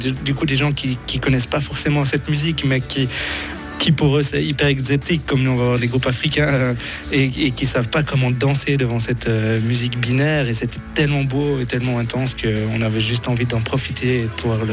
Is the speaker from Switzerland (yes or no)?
yes; Switzerland; on est suisse, on est d'un pays où on a le droit de le faire